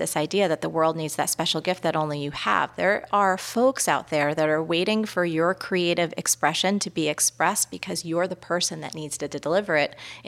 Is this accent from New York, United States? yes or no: yes; New York, United States; I think about this as a New Yorker.